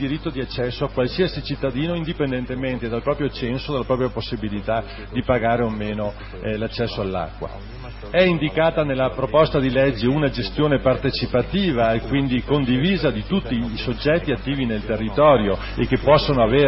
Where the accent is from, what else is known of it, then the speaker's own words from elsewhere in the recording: Veneto, Italy; Io provengo dalla provincia di Belluno, provengo da una realtà che è attraversata da un fiume, la Piave